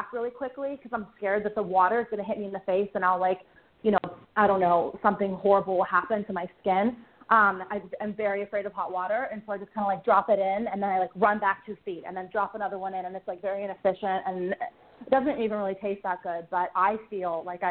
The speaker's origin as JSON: {"language": "English", "town": "Pittsburgh", "region": "Pennsylvania", "country": "United States", "said": "I'm not from the South, I'm from Pittsburgh, but I went to graduate school there."}